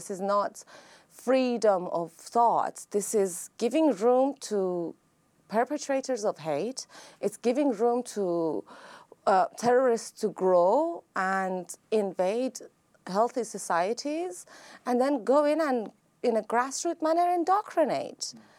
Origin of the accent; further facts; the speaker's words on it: Iran; moved away; a new life, completely different from where I was raised in Iran, and exposure to a whole different culture, which came with a lot of shocks